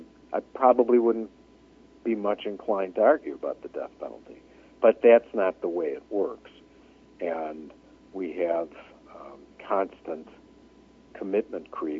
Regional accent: Illinois, United States; My home state of Illinois, along with a number of other states in this country, has abolished the death penalty in the last 5 years.

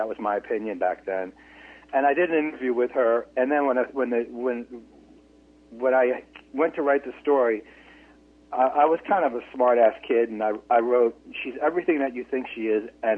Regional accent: Philadelphia, Pennsylvania, United States; you get to know the kind of kid that I was when I was growing up in Philadelphia, you know, how my parents raised me in an Italian-American family.

